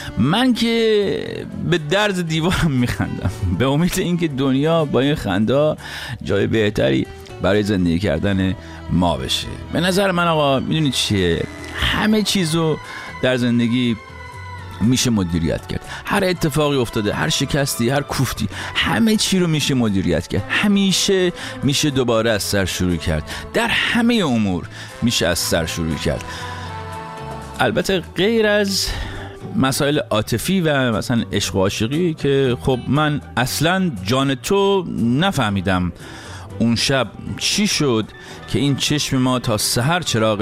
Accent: Iran; born or raised there; moved away as an adult

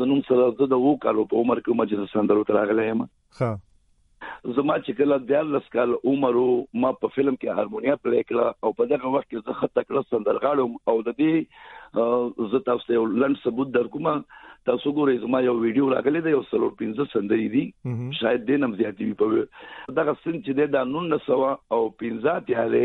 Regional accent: Peshawar, Khyber Pakhtunkhwa, Pakistan; زه په پیښور کې پیدا شوم لو شوم او زما د پیدایش کال او به ما زه په یو اویا کې پیدا شوم.

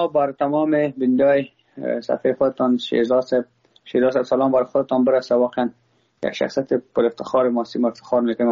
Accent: Afghanistan

